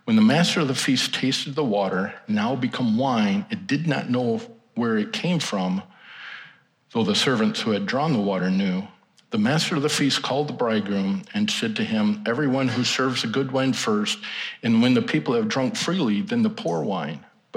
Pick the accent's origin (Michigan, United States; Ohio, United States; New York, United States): Michigan, United States; also born or lived in Pontiac / Benton Harbor / Kansas; I am originally from Ottawa County, grew up here, graduated from Allendale High School, but I've been gone for 35 years.